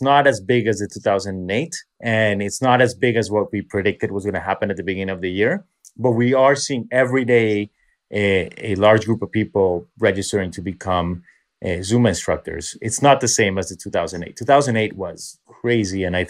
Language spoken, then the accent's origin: English; New York, United States; I'm in my hometown in New York teaching an outdoor class